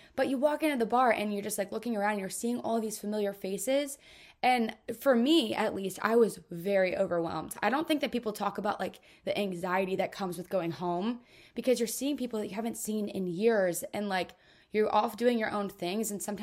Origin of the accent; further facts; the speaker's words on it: Painesville, Ohio, United States; But I'm back in my hometown, none other than Northeast Ohio, Lake County, Painesville.